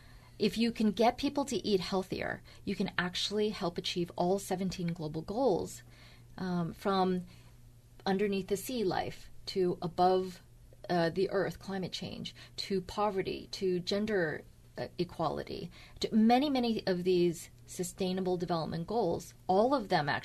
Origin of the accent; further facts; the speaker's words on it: United States; So, you know, as an American, when I'm in China, then I try to bring the best of American culture and creativity, innovation to the Chinese society.